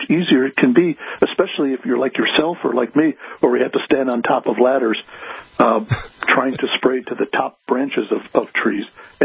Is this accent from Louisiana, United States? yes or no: no; Michigan, United States; because I had the exact same thing to do as I was growing up in Michigan.